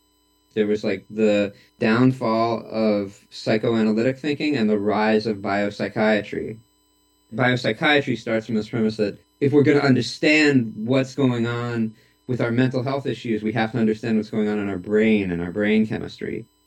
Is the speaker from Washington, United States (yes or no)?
no; New York City, New York, United States; I'm going to be 50 years old in a couple months. And I grew up in New York City and was part of the punk scene there starting when I was 14.